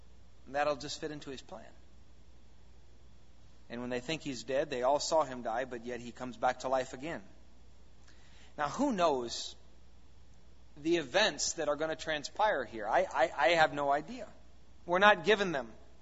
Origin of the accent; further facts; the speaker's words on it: Wisconsin, United States; What? A cow? We're from Wisconsin. We're not worshiping no cow. I mean, I've been around cows.